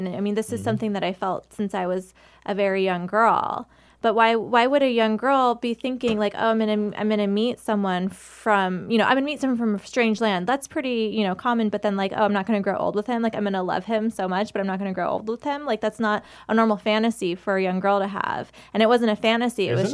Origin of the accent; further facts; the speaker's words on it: Phoenix, Arizona, United States; I grew up in North Phoenix on the border of Glendale, and it's very conservative, very religious.